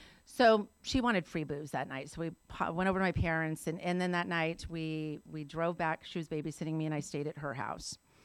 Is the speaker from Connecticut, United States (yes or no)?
no; Oxnard, California, United States; So I was raised in Oxnard, California, which is in Ventura County.